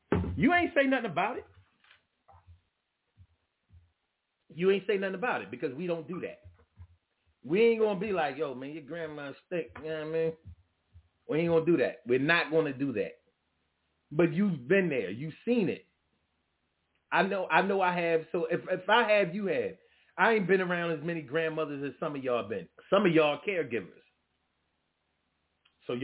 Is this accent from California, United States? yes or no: no; Little Rock, Arkansas, United States; born there; I was born in Little Rock.